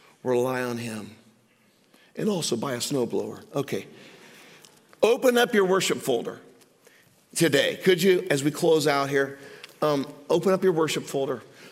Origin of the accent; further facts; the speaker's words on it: Greenwood, Indiana, United States; I'm some yahoo from Greenwood, Indiana, and you're from somewhere else